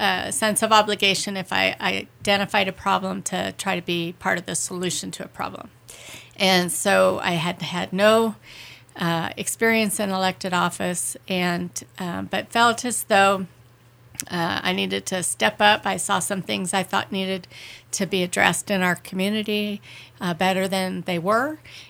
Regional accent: Cincinnati, Ohio, United States; now in Idaho, United States; Growing up in Cincinnati, Ohio, which is a pretty big Midwestern city, heavily populated, although they have a wonderful park system. I just wanted to get out west into the wide open

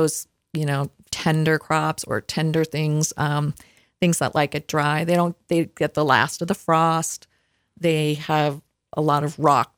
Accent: Midwest, United States; And I came from the Midwest where we had just this incredible

